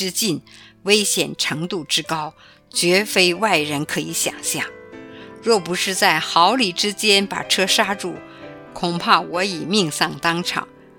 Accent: Hong Kong; 作为土生土长的香港人，我更盼望能为粤语歌曲出一份力

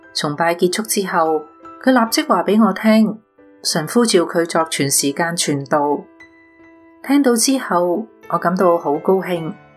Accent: Hong Kong; moved away as an adult; now in Canada; 我是个土生土长的香港人，1990年下嫁瑞典籍的丈夫 Michael， 我们两个在香港认识、结婚、生仔，

